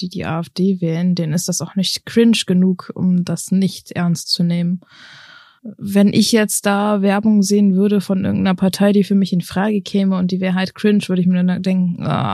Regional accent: Germany; mein Migrationshintergrund, aber die ist halt schon vor meiner Geburt hier in Deutschland gewesen. Ich bin in Deutschland geboren, aufgezogen, ich fühle mich nicht anders als vermutlich jeder andere hier.

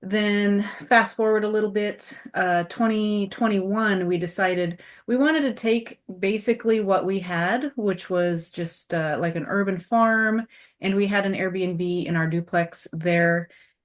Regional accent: Oregon, United States; now in Portland, United States; So we grew up in rural, small town Oregon. We met in high school

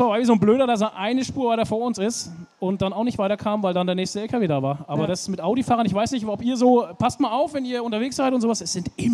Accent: Bavaria, Germany; bei uns in Landkreis Fürth ist dann Neustadt an der Aisch.

